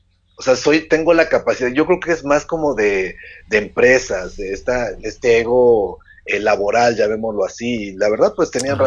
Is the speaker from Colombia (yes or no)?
no; Puebla, Mexico; Ya sabes, ya así lo somos los de la Sierra Norte de Puebla.